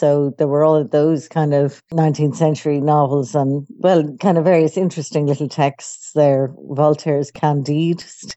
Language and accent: English; Dublin, Leinster, Ireland; I grew up in Dublin, Ireland, where I still live, though not quite in the same house